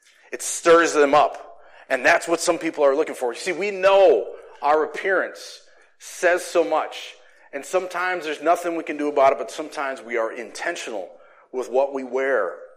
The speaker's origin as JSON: {"language": "English", "town": "Shell Lake", "region": "Wisconsin", "country": "United States", "tie": "born or raised there", "said": "I grew up in Shell Lake, and halfway through after Christmas, we moved down to River Falls."}